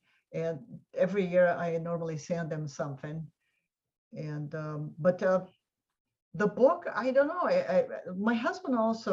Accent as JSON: {"language": "English", "country": "Brazil", "tie": "born or raised there", "also_born_or_lived": "Palo Alto, United States", "said": "My parents, my father studied in Stanford, and that's why I was born in Palo Alto in California. And the whole family was here. And when they went back to Brazil, they obviously took me"}